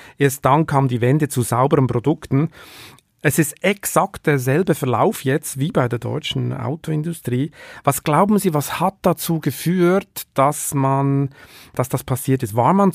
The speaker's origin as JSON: {"language": "German", "country": "Switzerland", "said": "Mich erinnert das total an meine Heimat, an das Schicksal der Schweizer Banken, oder?"}